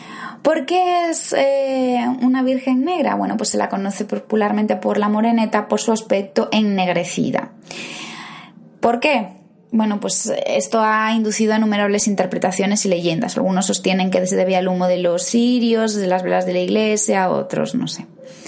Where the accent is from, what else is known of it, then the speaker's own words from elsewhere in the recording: A Coruña, Galicia, Spain; now in Barcelona, Spain; es una de las principales fiestas del lugar de donde yo soy oriunda, que es a Coruña, en Galicia, otra zona del país. Y aunque ya sea barcelonesa de corazón al llevar 15 años aquí